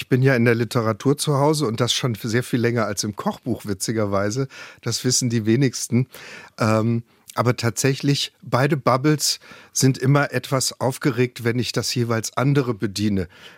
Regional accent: Ravensburg, Baden-Württemberg, Germany; Und dann bin ich losgelaufen in meiner Heimatstadt, bin rein in den Sterneladen dort, das war damals das Waldhorn in Ravensburg

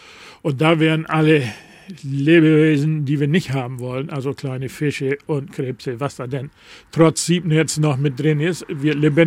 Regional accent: Lower Saxony, Germany; now in Büsum, Germany; Ich weiß nicht, wie es hier in Büsum in Ostfriesland, wo ich herkomme, fängt man alles mit einer Tasse Tee

